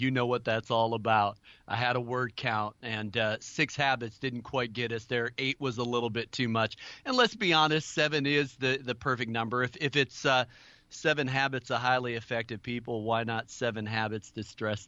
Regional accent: Chicago, Illinois, United States; also born or lived in Minneapolis; now in Capitol Hill, United States; I was born in Minneapolis, grew up in the Chicago area, so I'm a Midwestern person by history. But we've lived on Capitol Hill now for 25 years.

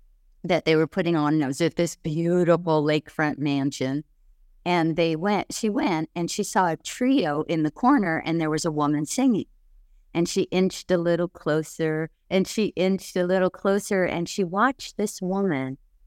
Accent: Hawaii, United States; I mean, I went to college and took English as a second language because I came from Hawaii and we just didn't have very good public school system.

